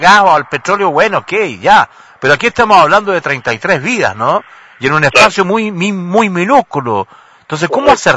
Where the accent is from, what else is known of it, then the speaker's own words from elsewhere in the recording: Chile; una de las partes de la historia de Chile y de la cual nos hace sentir orgullosos como chilenos.